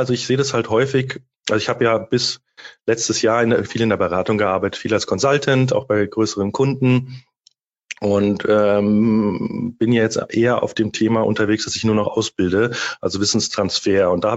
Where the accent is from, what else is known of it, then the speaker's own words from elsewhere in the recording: Munich, Bavaria, Germany; now in Collenberg, Germany; Bin aufgewachsen in München. Seit 7 Jahren lebe ich jetzt in Kollenberg am Main, so zwischen Miltenberg und Aschaffenburg oder Wertheim.